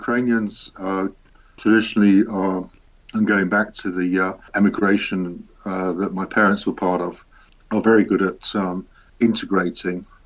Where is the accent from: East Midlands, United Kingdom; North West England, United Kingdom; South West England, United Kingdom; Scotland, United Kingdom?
East Midlands, United Kingdom; Leicester; accent: Leicester; I was brought up as a Ukrainian. I speak with a very strong Leicester accent. While I was brought up and educated in England, my identity has always been very strongly Ukrainian because of the community I grew up